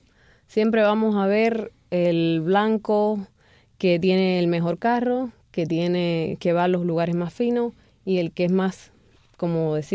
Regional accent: Cuba; No quiere decir que los cubanos de allá no tengamos sentimientos

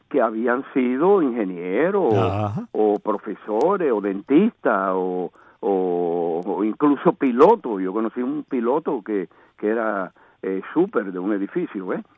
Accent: Santiago de Cuba, Cuba; born there; Yo nací en Santiago de Cuba. Yo nací en un barrio muy pintoresco, muy conocido en Santiago, que se llama el barrio de Los Hoyos.

